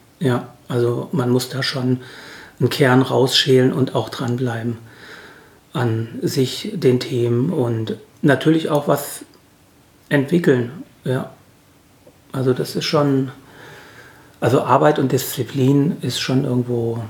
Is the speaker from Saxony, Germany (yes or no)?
no; Hesse, Germany; ich bin ja eben aus Hesse